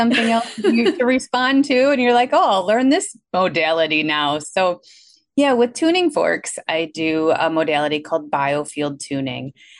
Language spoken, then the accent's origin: English; Milwaukee, Wisconsin, United States; I live in Milwaukee, Wisconsin, hence my accent that you probably are all noticing.